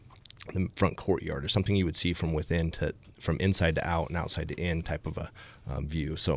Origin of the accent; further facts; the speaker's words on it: Idaho, United States; now in Arizona, United States; Well, I'm not quite the native that Chad is to Arizona, but I moved here from Idaho about 10 years ago.